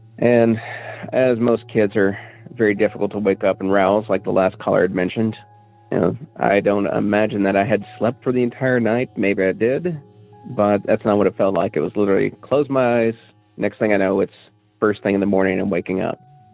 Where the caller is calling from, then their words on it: Cookeville, Tennessee, United States; I'm calling from Cookeville, Tennessee, which sits squarely between Nashville and Knoxville, for those not familiar.